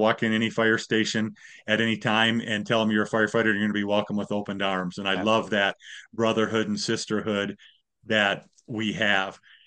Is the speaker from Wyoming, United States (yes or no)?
yes; Wyoming, United States; also born or lived in Michigan; Wyoming is really home to me. I moved away from Michigan when I was young enough that I remember more of growing up in Wyoming.